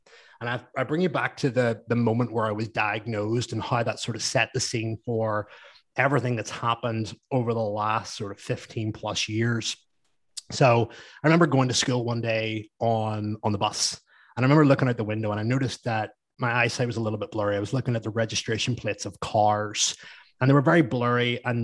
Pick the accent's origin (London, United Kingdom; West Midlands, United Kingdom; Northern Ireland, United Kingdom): Northern Ireland, United Kingdom; Hillsborough; I am 33 years of age from up the road, probably around about 80 or 90 miles from you. So not that far, in a place called Hillsborough, which is just outside Belfast.